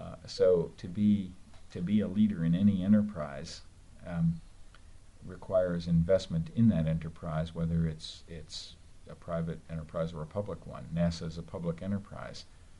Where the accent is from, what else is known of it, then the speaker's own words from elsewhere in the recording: United States; Well, I certainly see it that way because I am an American.